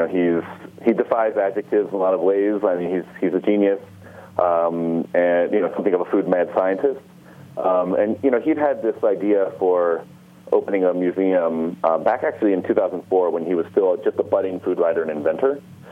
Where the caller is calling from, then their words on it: El Paso, Texas, United States; So I'm actually calling from El Paso because I just wrapped up at South by Southwest